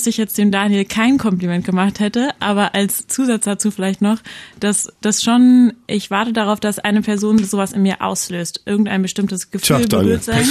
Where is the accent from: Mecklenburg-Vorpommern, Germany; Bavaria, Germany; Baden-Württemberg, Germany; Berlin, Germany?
Berlin, Germany; also born or lived in Potsdam; Aber ich bin in Berlin und Potsdam aufgewachsen und in einer Stadt ist man eben den Menschen auf der Straße fremd.